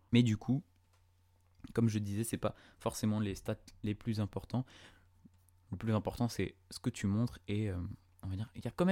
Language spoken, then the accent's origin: French; France; Je suis français, donc on est bien chauvin en France.